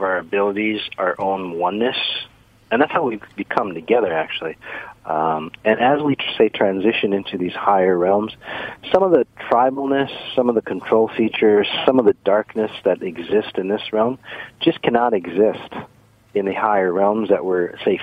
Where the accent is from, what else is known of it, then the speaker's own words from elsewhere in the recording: Minneapolis, Minnesota, United States; I'm from Minneapolis